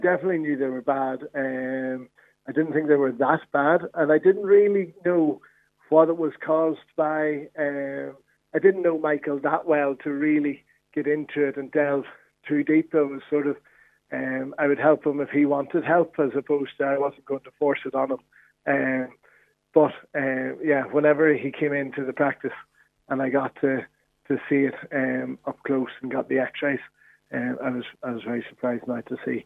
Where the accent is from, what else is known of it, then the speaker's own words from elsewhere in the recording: Belfast, Northern Ireland, United Kingdom; now in Navan, Ireland; I'm from Belfast originally